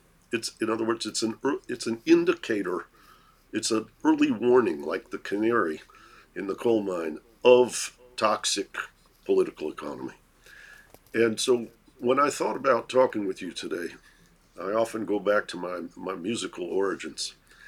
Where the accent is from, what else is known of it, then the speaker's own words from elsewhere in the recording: Detroit, Michigan, United States; I mentioned at the outset that you and I grew up in Detroit